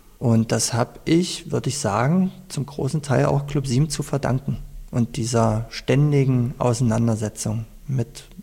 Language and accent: German; East Germany, Germany; mit meinen eigenen persönlichen Erinnerungen an meine Kindheit in der DDR und an meine Jugend im wiedervereinigten Deutschland